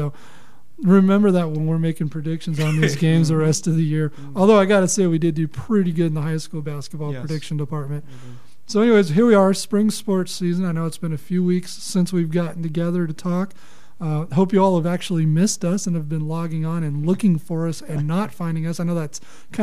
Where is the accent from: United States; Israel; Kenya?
United States; California; I'm from California. It doesn't feel like spring to me either.